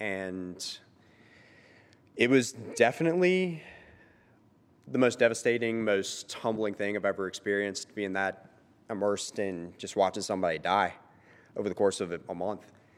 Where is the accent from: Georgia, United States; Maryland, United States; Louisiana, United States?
Louisiana, United States; I'm from South Louisiana, and as such, grew up Catholic, raised in a Catholic family.